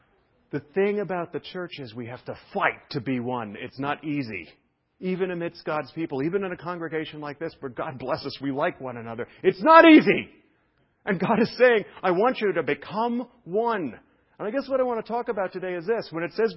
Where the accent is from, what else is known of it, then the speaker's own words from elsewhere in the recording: New York, United States; When I was raised in Jewish New York, I've heard this 1,000 times.